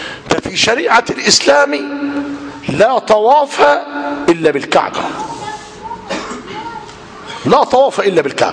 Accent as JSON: {"language": "Arabic", "country": "Egypt", "said": "وأخص بالذكر ما يفعل في بلادنا مصر"}